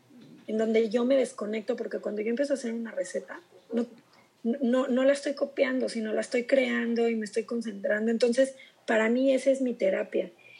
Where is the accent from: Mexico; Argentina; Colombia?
Mexico; Celaya, Guanajuato; now in Querétaro, Mexico; cuando yo empecé la carrera aquí en Querétaro, en Celaya no había ni la carrera, porque yo soy de Celaya.